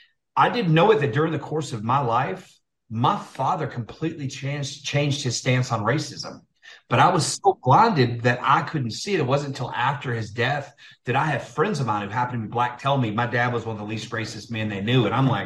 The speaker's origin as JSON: {"language": "English", "town": "Little Rock", "region": "Arkansas", "country": "United States", "tie": "born or raised there", "said": "I grew up around four of them in Little Rock, Celeste."}